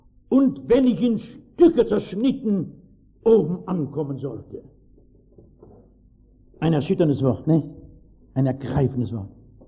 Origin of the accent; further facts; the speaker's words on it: Frankfurt, Hesse, Germany; Ich bin in Frankfurt groß geworden, einer Stadt, die neben anderen Schönheiten wimmelt, von Goethe-Erinnerungen.